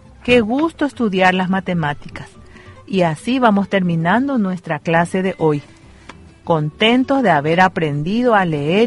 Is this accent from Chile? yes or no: no; Paraguay; sobre todo porque somos paraguayos, vivimos en esta hermosa tierra con muchas costumbres y tradiciones lindas.